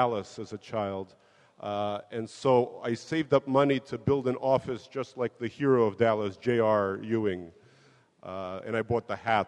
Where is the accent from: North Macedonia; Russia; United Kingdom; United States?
Russia; I went to a Hebrew school, and the children would hate me just because I was from Russia.